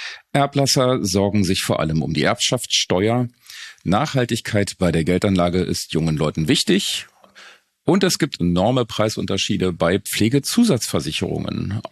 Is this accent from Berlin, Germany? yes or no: no; Rathenow, Brandenburg, Germany; meine Heimatstadt Rathenow verbraucht. In Brandenburg mit 27.000 Menschen